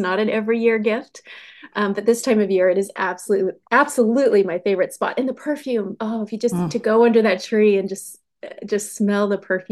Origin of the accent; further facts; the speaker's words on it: the South, United States; I grew up in the South where we had magnolia trees